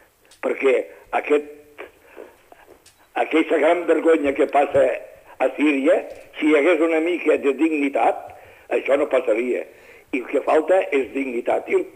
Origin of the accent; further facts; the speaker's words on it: Falset, Catalonia, Spain; Jo, aquesta setmana, al meu poble, Falset, he viscut tres actes molt macos.